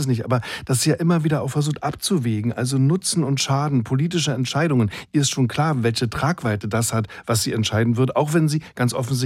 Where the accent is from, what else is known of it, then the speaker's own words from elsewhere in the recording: East Germany, Germany; ich bin ja im Osten aufgewachsen